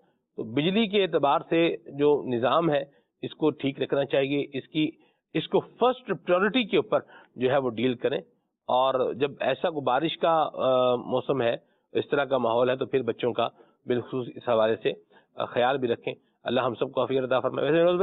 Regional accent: Murree, Punjab, Pakistan; سلمان بھائی میں مری سے ہوں

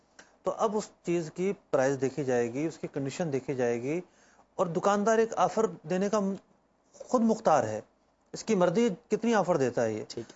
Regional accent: Jhuddo, Sindh, Pakistan; now in Karachi, Pakistan; میرا تعلق ڈسٹرکٹ میرپور خاص کا شہر ہے جڈو۔

